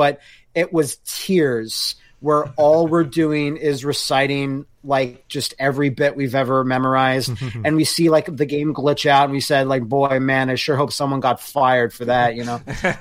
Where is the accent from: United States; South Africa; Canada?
Canada; a lot of Simpsons, especially of the mid-90s, are replayed on our channel, CBC, which is as Canadian as it gets.